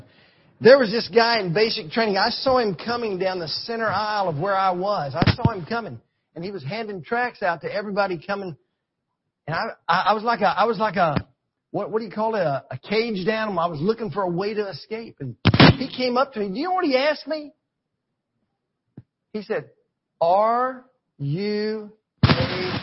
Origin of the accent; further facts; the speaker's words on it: Calhoun, Georgia, United States; also born or lived in Miami; I was born in Miami, Florida. I was raised in Northwest Georgia in a small town in Calhoun.